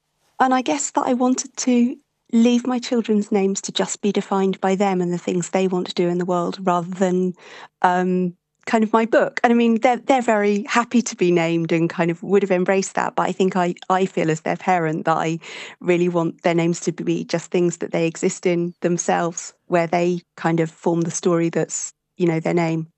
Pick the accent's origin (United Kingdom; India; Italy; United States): United Kingdom; England; also born or lived in Australia; Yes, I'm from England, although when I was six, I moved to Australia for a couple of years because of my father's work. But I have spent the rest of my life in England, and I live just outside London with my husband